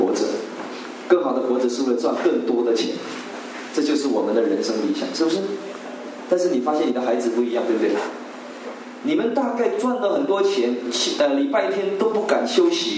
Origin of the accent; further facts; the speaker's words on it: China; now in Italy; 我们在中国长大的这些弟兄姐妹们，老一代